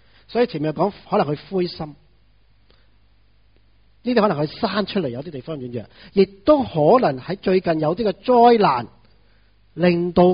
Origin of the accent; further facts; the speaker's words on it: Hong Kong; 我们香港人基本上是善心